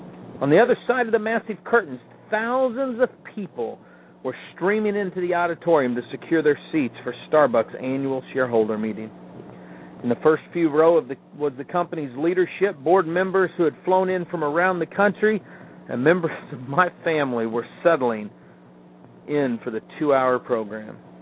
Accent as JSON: {"language": "English", "region": "Missouri", "country": "United States", "tie": "born or raised there", "said": "And I know in my home state of Missouri, Poplar Bluff, a town that's on a river, had to be evacuated"}